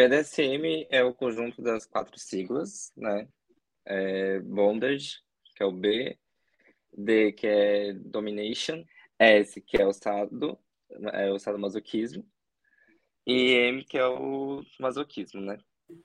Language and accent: Portuguese; Florianópolis, Santa Catarina, Brazil; Tudo começou na minha cidade natal, que é Florianópolis, que é uma cidade pequena, conservadora, elitista, branca.